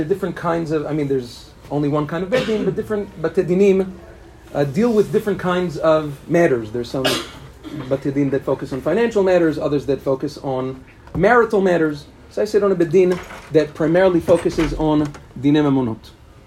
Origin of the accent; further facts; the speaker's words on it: Queens, New York, United States; I'm from Queens, New York.